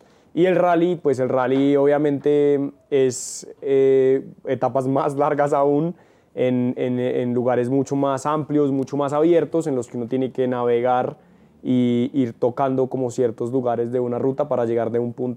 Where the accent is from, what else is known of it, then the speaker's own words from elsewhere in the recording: Colombia; Soy el primer colombiano en haber ganado una categoría de rally oficial en un mundial